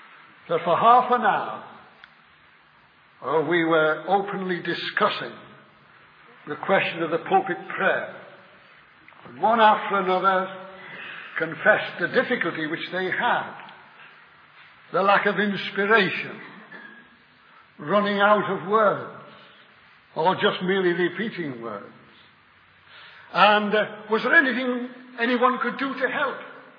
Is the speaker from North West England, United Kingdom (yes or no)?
yes; Liverpool, North West England, United Kingdom; in my hometown of Liverpool.